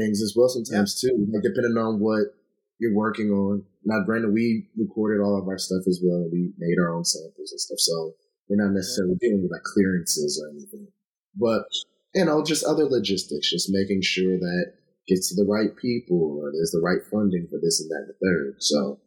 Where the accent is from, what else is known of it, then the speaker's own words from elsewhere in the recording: Rock Island, Illinois, United States; I am Rocktown through and through. And I bleed crimson and gold. I am from the town. I remind everyone of that. I'm from the town. I'm Rock Island bred.